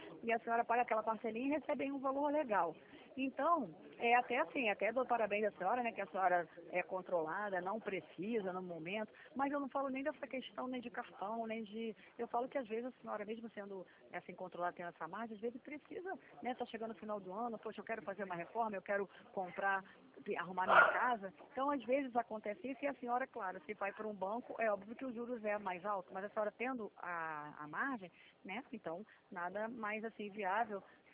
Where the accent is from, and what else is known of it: Brazil